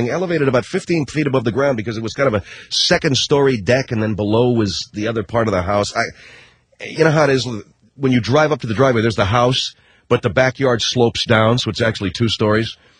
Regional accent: California, United States; I grew up in California. We have no basements.

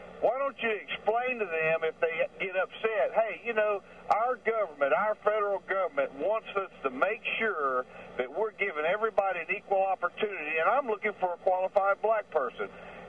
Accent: Mobile, Alabama, United States; I'm a white fella. Okay, I'm from Mobile, Alabama, originally. I'm a truck driver.

